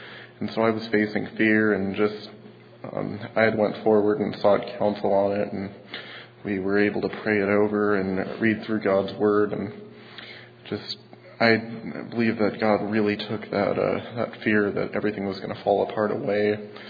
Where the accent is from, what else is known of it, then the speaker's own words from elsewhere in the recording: Mifflinburg, Pennsylvania, United States; I'm from Mifflinburg, Pennsylvania. It's about 2 hours from here.